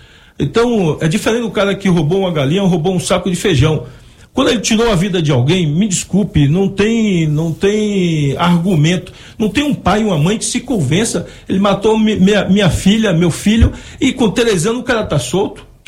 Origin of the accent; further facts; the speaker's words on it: Bahia, Brazil; Eu, como baiano, fico envergonhado.